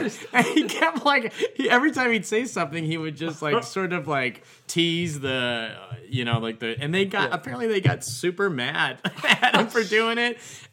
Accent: St. Louis, Missouri, United States; So then you're in that moment where you're actually meeting Bob Costas, and you go, "Hey, I'm from St. Louis,"

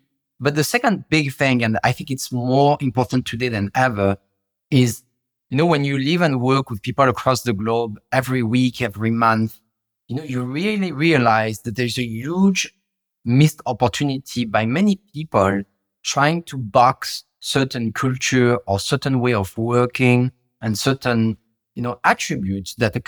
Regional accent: France; I grew up in France. I'm originally from Morocco, my family.

